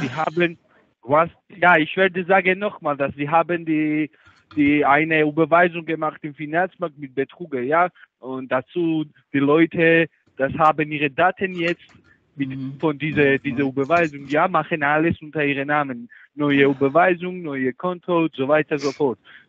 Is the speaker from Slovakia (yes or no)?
yes; Slovakia; German is a second language; Ich bin Slowakia. Mein Vater war Deutsch.